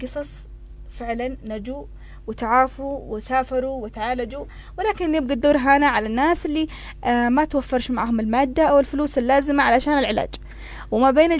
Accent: Yemen; إحنا كشعب يمني أو كمجتمع

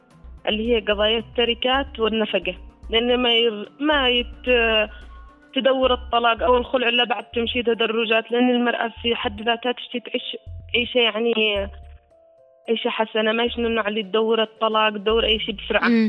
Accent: Yemen; هذه كمان كبيرة عندنا، نواجه هذا كبير عندنا في اليمن.

